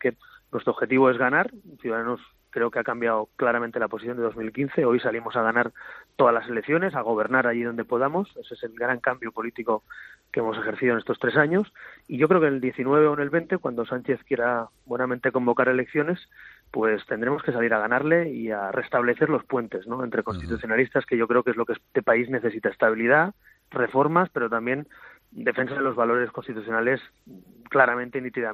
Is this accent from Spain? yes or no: yes; Catalonia, Spain; sé que hay muchos también en mi tierra, en Cataluña